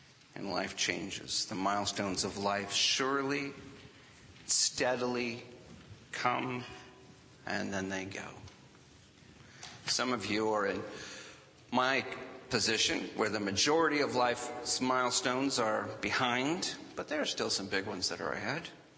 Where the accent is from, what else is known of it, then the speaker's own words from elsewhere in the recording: Ireland; But I'm Irish. It's what my people do.